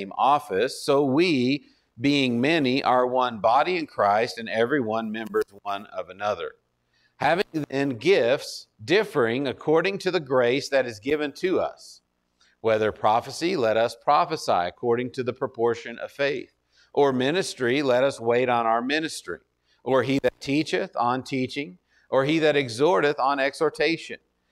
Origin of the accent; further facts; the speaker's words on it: Texas, United States; I'm from Texas, so I was kind of used to the 95s and 100s and all